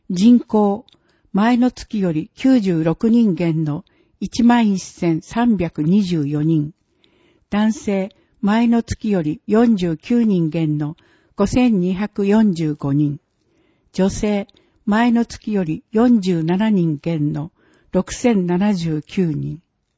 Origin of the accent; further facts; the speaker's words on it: Kuriyama, Hokkaido, Japan; ふるさとの栗山町に恩返しができるよう一生懸命頑張ります